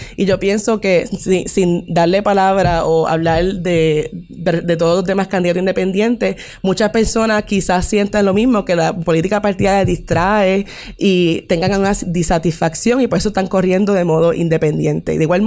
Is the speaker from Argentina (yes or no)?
no; Cabo Rojo, Puerto Rico; also born or lived in Río Piedras; nací en Río Piedras, crecí por mayor parte en Cabo Rojo, pero siempre mi familia materna estaba en Utuado, en el barrio Las Palmas, por Cándido Salva, que crecí todos los veranos viniendo para acá